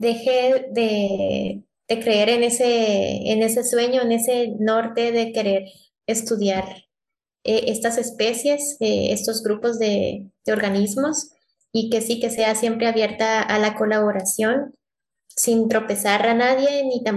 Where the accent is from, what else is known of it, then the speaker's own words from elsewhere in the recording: Guatemala; investigación no solamente en Guatemala, sino en otros lados, ¿verdad? Obviamente, pues sí quiero hacer cosas en mi país.